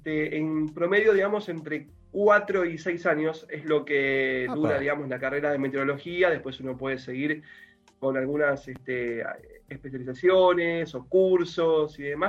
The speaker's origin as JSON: {"language": "Spanish", "town": "Bragado", "region": "Buenos Aires Province", "country": "Argentina", "said": "Yo soy de Bragado, una ciudad que está ubicada al noroeste de la provincia de Buenos Aires, y desde muy chico, menciono esto porque Bragado, una ciudad, digamos, de campo"}